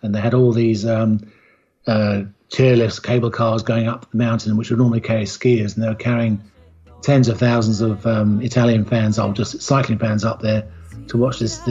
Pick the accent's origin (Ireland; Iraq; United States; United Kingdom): United Kingdom; It was fantastic to see, especially as a British guy.